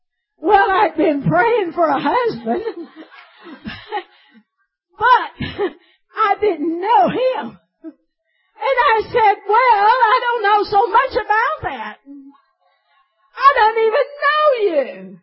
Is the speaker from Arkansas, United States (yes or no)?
yes; Arkansas, United States; I'm from Arkansas.